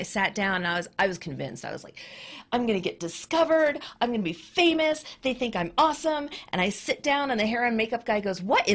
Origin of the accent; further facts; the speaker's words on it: Scottsdale, Arizona, United States; So for those that don't know, I grew up in Scottsdale, Arizona